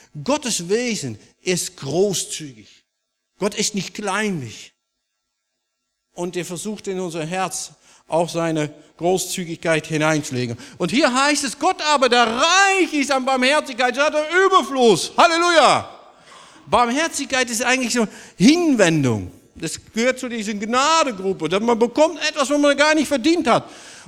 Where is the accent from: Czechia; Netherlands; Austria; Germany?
Netherlands; German is a second language; Das muss man als Holländer so mal richtig lernen.